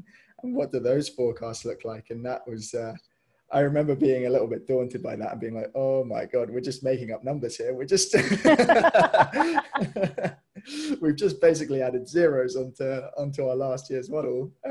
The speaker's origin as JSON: {"language": "English", "country": "United Kingdom", "said": "especially as British entrepreneurs. We're generally quite modest, I want to say, and overly sort of humble."}